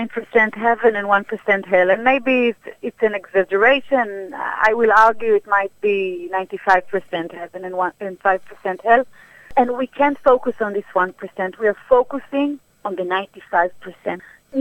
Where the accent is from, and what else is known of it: Eshkol, Southern District, Israel; born or raised there; also born or lived in Sinai